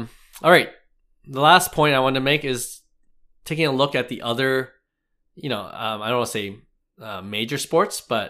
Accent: Canada; it's because maybe we're Canadian and we love baseball first and foremost

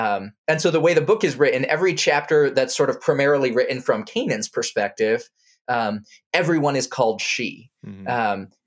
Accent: Indonesia; first language Indonesian; So I grew up speaking the Indonesian language, Bahasa Indonesia, as well as English.

